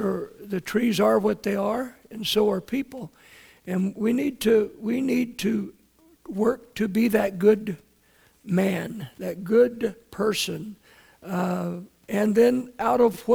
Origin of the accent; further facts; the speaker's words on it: San Leandro, California, United States; Now, the only one that I know of that was possibly about as good was the one I grew up with in San Leandro.